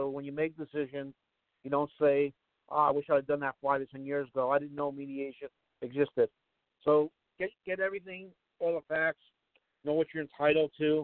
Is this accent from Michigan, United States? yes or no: no; New York, United States; And as you know, we're both from New York. New York's always the last to do anything anyway.